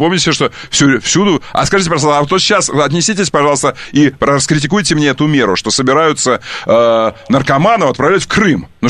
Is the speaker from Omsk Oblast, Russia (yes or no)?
yes; Omsk, Omsk Oblast, Russia; Нет, вы же знаете, что я из Омска.